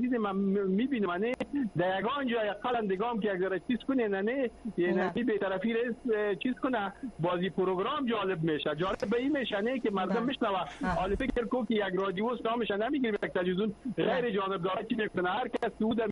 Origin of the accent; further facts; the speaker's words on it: Afghanistan; شما افغان هستیم از افغانستان هستیم